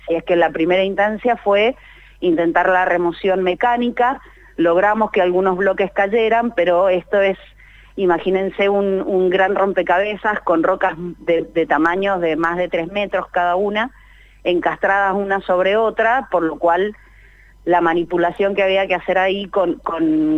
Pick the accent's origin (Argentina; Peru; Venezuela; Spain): Argentina; Mendoza; now in Buenos Aires, Argentina; Nosotros somos, sí, con la administradora general somos mendocinas, ahora instaladas en Buenos Aires